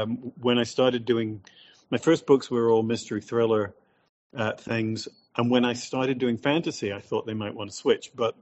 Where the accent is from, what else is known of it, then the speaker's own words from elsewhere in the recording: Preston, North West England, United Kingdom; Yeah, I grew up in Preston in Lancashire.